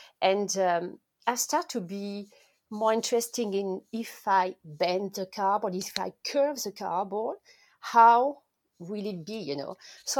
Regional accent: France; accent: French; English is a second language; you notice I'm French. My accent is very French. So I apologize, first of all, for all the people who are listening, and I hope you will understand me.

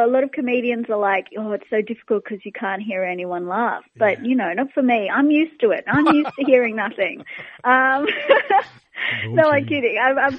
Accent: Campbelltown, New South Wales, Australia; I grew up in Campbelltown

